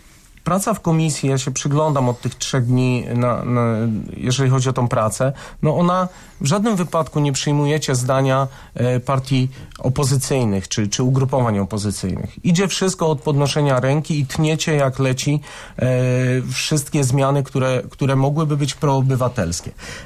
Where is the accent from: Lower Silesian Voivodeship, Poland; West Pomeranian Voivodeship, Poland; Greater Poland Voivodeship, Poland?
West Pomeranian Voivodeship, Poland; Stargard; teraz ja pochodzę ze Stargardu i tam mamy JOW-y od 2014 roku